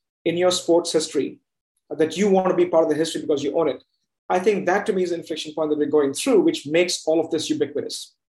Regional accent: India; I'm an Indian and I love my cricket.

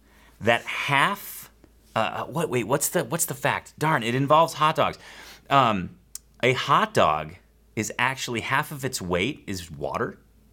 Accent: Chicago, Illinois, United States; I knew growing up in Chicago was like really healthy for me.

